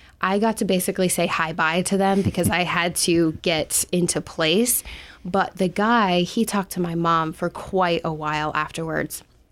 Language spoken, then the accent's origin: English; Newark, Ohio, United States; Like, I'm literally like, it's just me. I'm from Newark, Ohio.